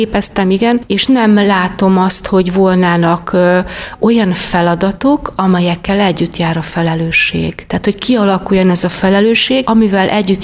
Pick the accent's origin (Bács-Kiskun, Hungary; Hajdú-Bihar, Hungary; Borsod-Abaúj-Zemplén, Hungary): Bács-Kiskun, Hungary; Soltvadkert; Soltvadkerten születtem, és a 60-as, 70-es években ott töltöttem a gyerekkoromat.